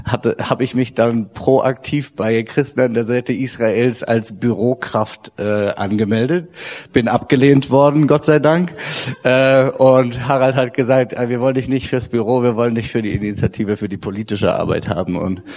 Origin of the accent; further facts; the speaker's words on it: Berlin, Germany; also born or lived in Budapest; ich bin 33 Jahre alt, jung, wie auch immer, Vater von 4 Kindern, wohne mit meiner Familie in Berlin oder bei Berlin. Bin auch Berliner, habe zum Theologiestudium 5 Jahre in Budapest gelebt